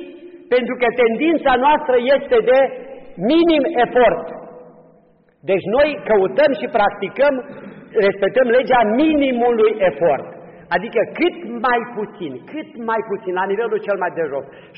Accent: Făgăraș, Brașov County, Romania; Eu nu pot suporta ca la Făgăraș să cânte fiecare pe limba lui. Sunt făgărășan, dar am altă regu

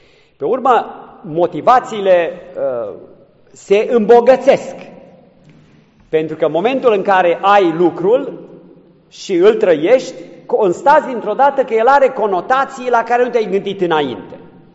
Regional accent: Transylvania, Romania; Mie mi-a venit foarte la îndemână, pentru că vin din Transilvania și totdeauna am servat Crăciunul noaptea.

